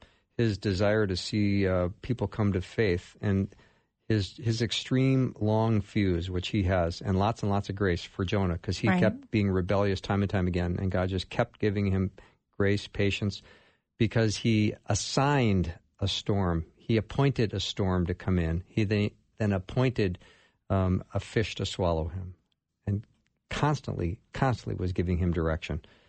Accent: Minnesota, United States; there's a measles outbreak that's happening right here in my hometown of Minnesota

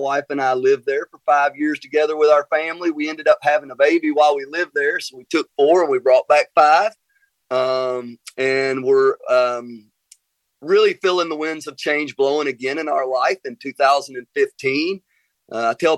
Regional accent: Tennessee, United States; Sure. Yeah, so I grew up here in Middle Tennessee, was fortunate enough to go to college

